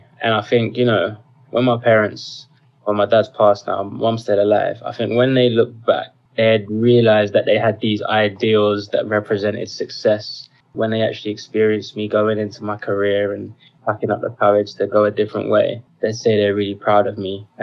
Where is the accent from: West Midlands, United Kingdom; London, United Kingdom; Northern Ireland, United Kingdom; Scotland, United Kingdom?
London, United Kingdom; I'm a rapper from East London. I was born and raised on a council estate in Custom House. And my parents came over to England from Ghana in their early 20s, and they had me and my younger brother in London. So we're first generation Brits.